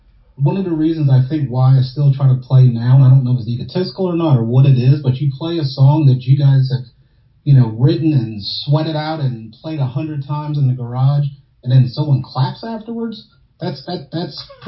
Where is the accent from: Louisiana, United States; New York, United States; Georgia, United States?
Louisiana, United States; Slidell; I'm still from, I'm from Slidell. It's a small town